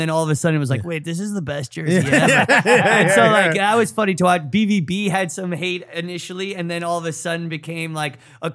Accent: United States; And I love the idea, like I'm American. It was in America.

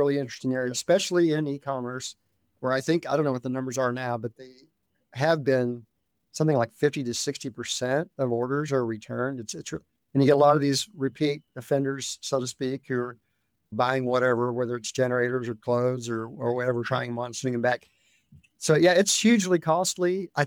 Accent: Colleyville, Texas, United States; Well, I grew up around here too. I grew up in Colleyville, actually. Went to school over in Dallas.

